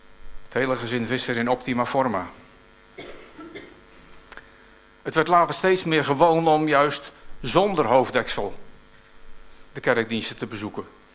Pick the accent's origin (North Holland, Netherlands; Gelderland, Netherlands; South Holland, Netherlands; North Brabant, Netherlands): South Holland, Netherlands; ik kom uit Hoekse Waard en daar hadden we slagschepen.